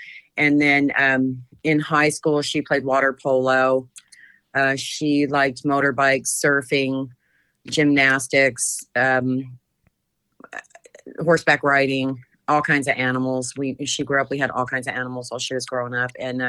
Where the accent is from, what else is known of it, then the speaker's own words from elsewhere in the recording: Virginia Beach, Virginia, United States; moved away as an adult; also born or lived in Japan / San Diego; Well, I was born in Japan and then I grew up in Virginia Beach near Oceana and then moved to San Diego when I was 19 and I've lived there for, you know, close to 40 years